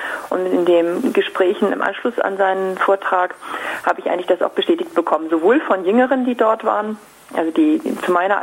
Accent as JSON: {"language": "German", "region": "Schleswig-Holstein", "country": "Germany", "tie": "born there", "moved": "as an adult", "said": "ich bin gebürtiger Fischkopf, also bin in Schleswig-Holstein geboren, bin aber nach dem Abitur nach Tübingen zum Studium gegangen."}